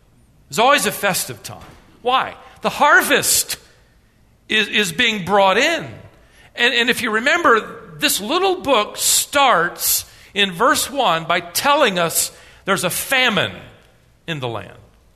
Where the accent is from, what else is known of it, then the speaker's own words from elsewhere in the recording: Worthington, Minnesota, United States; born there; every summer we would travel back to Minnesota. I was born in Worthington